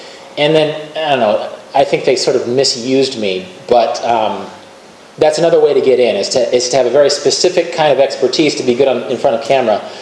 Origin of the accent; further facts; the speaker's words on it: Kansas, United States; I spent a lot of time, having grown up in Kansas, I spent a lot of time in Colorado when I was young, and it's a terrific place.